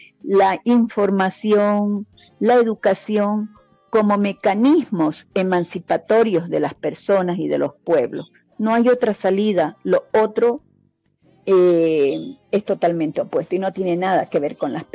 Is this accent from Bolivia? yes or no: yes; Bolivia; nos merecemos como sociedad boliviana